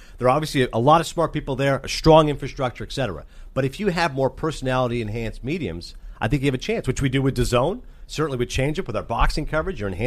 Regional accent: Canada; You guys know I'm Canadian.

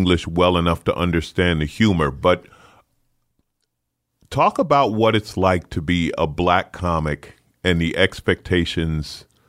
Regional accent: Queens, New York, United States; I grew up in St. Albans in Queens.

